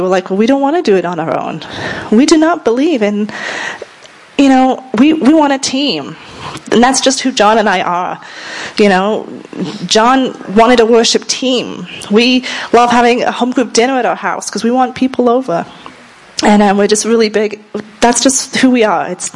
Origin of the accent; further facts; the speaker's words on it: United Kingdom; accent: UK; moved away as an adult; now in United States; my accent is from the UK. I was born and raised there. My family were Christians, and I gave my life to the Lord when I was about 8. I moved over here to the States when I was 19 with Youth With a Mission.